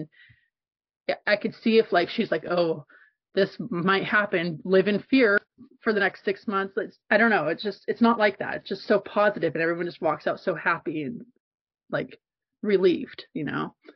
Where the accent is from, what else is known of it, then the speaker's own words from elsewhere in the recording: Rincon Valley, California, United States; I grew up in Rincon Valley. I went to Maria Carrillo High School, and it's like super white, super not diverse at all.